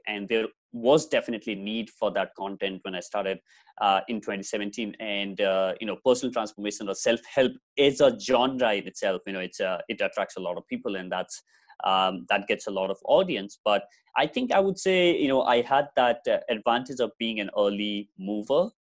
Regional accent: Nepal; moved away as an adult; now in Delhi, India; I'm based in Delhi. I'm originally from Nepal, where you guys are also from. So I'm based in Delhi. I have been here for almost 9 years now.

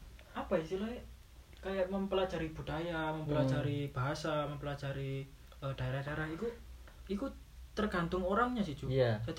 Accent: Malang, East Java, Indonesia; aku asli Malang gitu

